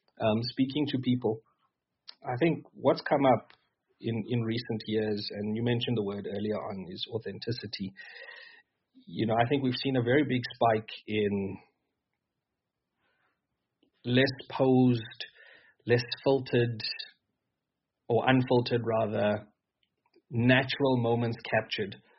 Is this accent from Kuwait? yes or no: no; Mthatha, Eastern Cape, South Africa; I'm from Mthatha, né?